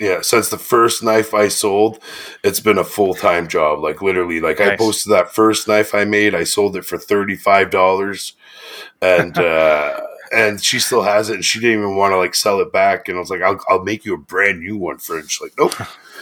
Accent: Clare, New Brunswick, Canada; I'm from Clare, New Brunswick. It's a little parish that's lost in the middle of nowhere, up on the northern Maine border, right across from Fort Kent, Maine.

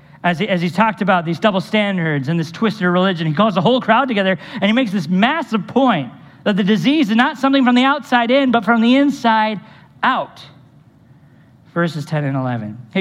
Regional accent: Minnesota, United States; And yes, certainly we want to run for it, especially growing up in Minnesota.

